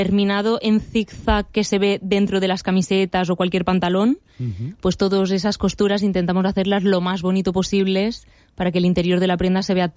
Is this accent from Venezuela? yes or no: no; Valencian Community, Spain; Entonces pensé que si me venía a esta zona, que al final es de donde soy, podía conseguir más clientas.